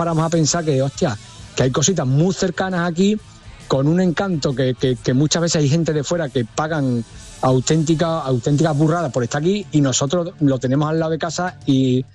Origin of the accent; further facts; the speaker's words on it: Villanueva de los Castillejos, Andalusia, Spain; viniendo de Villanueva de los Castillejos, como soy de Villanueva de los Castillejos